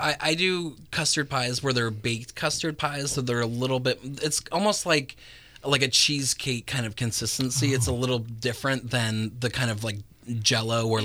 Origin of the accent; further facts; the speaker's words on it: Healdsburg, California, United States; Yeah, I was born and raised in Healdsburg. Okay. So I'm very local, small town boy.